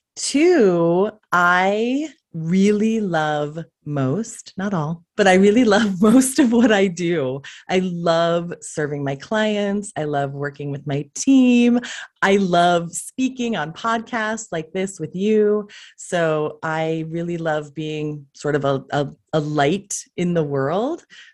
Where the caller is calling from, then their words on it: Thousand Oaks, California, United States; I am tuning in from beautiful Thousand Oaks, California. If you are not in, if you're not in the LA area, think due north of Malibu.